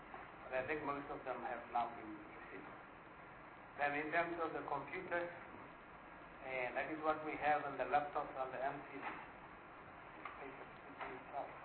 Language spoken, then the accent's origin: English; Gauteng, South Africa; I think I indicated last time that I come from Gauteng, where you can't travel more than 10 kilometers before reaching a station.